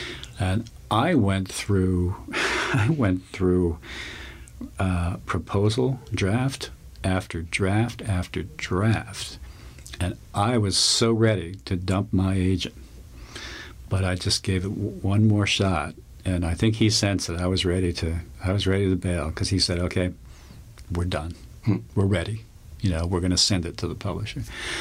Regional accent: Long Island, New York, United States; And I grew up on Long Island. I was a hurricane junkie.

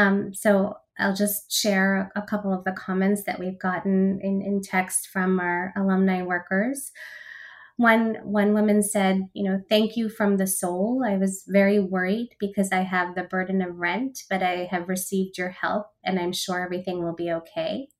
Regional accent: New Jersey, United States; And growing up in Central Jersey, actually, my parents loved coming to New York on a regular basis

